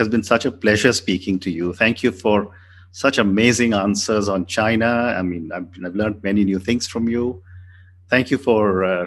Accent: India; I come from India

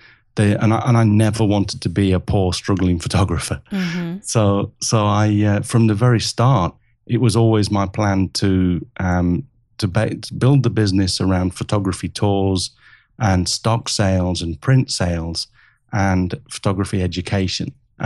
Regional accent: England, United Kingdom; born there; But I was born in England, as you can tell from the accent.

